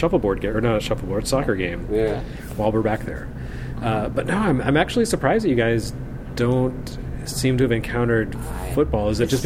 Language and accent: English; Texas, United States; You know what happened is, I grew up in Texas, and football is everything there.